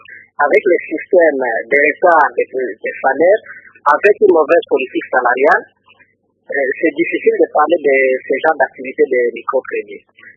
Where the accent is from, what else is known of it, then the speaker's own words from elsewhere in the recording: DR Congo; chez nous, en République démocratique du Congo, les systèmes bancaires ou les quelques banques que nous avons se trouvent seulement dans des grands centres